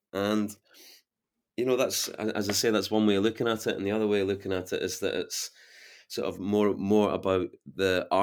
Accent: Edinburgh, Scotland, United Kingdom; From Portobello in Edinburgh, so from the east coast of Edinburgh.

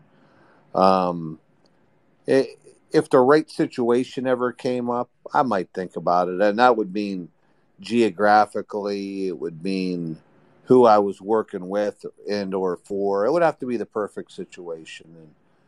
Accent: Youngstown, Ohio, United States; we grew up in Youngstown.

